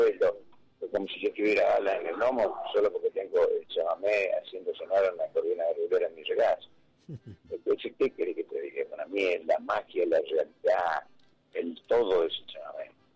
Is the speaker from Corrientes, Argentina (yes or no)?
yes; Curuzú Cuatiá, Corrientes, Argentina; now in Rosario, Argentina; Yo nací en Curuzupatía y estuve hasta el año 66 en Curuzupatía, 67. Yo vine a Rosario